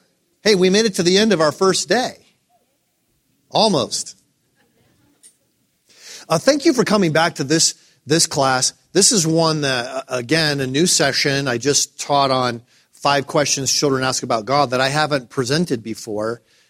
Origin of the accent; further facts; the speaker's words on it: Detroit, Michigan, United States; born there; I was born in Detroit, Michigan. A couple of years after I was born, there were riots in the city of Detroit.